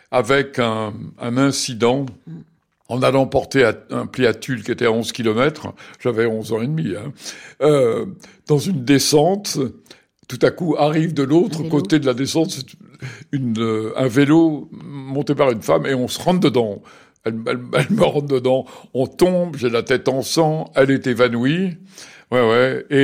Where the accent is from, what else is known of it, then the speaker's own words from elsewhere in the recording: Paris, Île-de-France, France; Et en général, les gens méfiants. On vient de Paris, on est des étrangers.